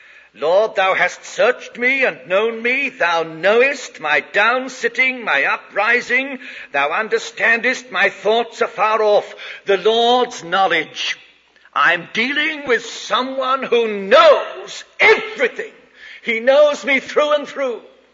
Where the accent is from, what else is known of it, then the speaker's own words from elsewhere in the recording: England, United Kingdom; born there; also born or lived in South America / West Indies; You know, I was born in England, even though I've lived in South America and the West Indies for so long.